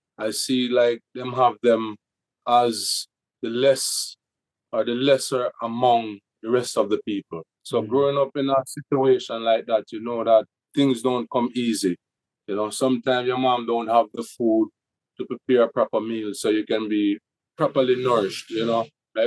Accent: Jamaica; growing up in Jamaica, it makes you smart, it makes you strong, and it makes you resilient.

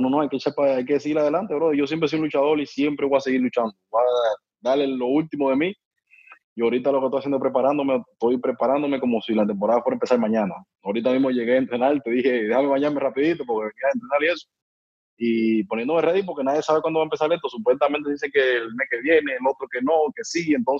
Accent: Cuba; yo soy un tipo que yo vengo de Cuba, hermano. En Cuba tú tienes que trabajar para tú poder ganarte la comida.

